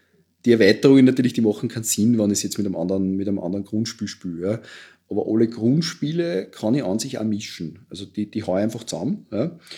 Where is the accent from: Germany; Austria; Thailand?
Austria; bei uns in Österreich